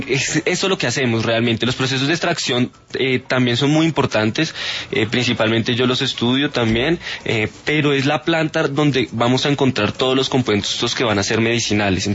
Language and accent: Spanish; Colombia; darnos cuenta que Colombia tiene mucho que ofrecer para nosotros como colombianos y para el mundo